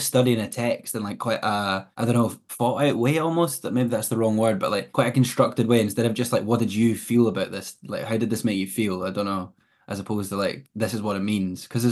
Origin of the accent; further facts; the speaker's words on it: Scotland, United Kingdom; Maybe it's partly this being Scottish and partly, you know, just having a sort of relating a lot to where I grew up and things.